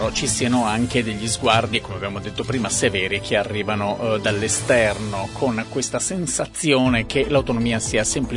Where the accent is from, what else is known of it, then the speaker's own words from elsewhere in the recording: Trento, Trentino-Alto Adige, Italy; quando diciamo siamo di Trento, dopo averci detto che bello le vostre montagne